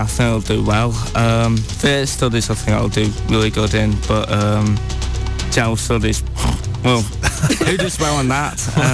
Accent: Widnes, North West England, United Kingdom

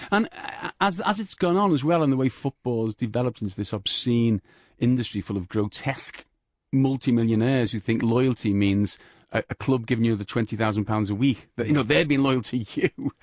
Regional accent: West Derby, North West England, United Kingdom; because I'm from West Derby. My mum still lives there.

